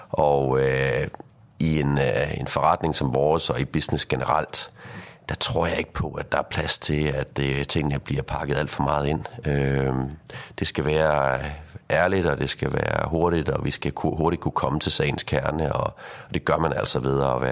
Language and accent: Danish; Aarhus, Central Denmark Region, Denmark; now in Copenhagen, Denmark; jeg flyttede til København i sin tid fra Aarhus, som du sikkert kan høre på min dialekt her.